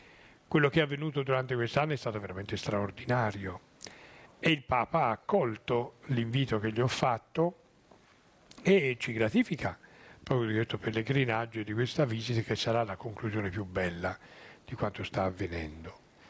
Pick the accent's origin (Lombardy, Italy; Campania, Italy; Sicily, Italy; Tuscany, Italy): Tuscany, Italy; Io sono toscano, la Toscana è bellissima.